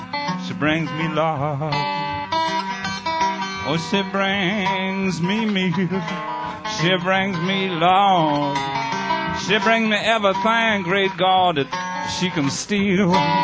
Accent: New York City, New York, United States; I think it's perhaps time to speak to you in favor of my hometown, which is New York City. I come from New York City.

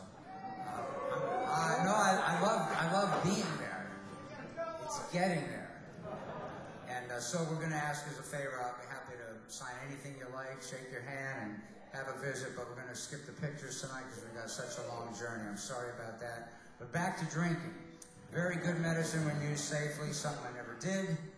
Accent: United States; because as an American, I didn't even know about all the great music.

